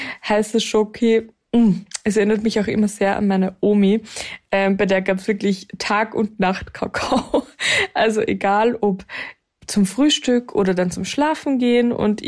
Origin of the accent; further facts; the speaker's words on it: Wels, Upper Austria, Austria; es war in Wels in Oberösterreich eben, wo ich herkomme.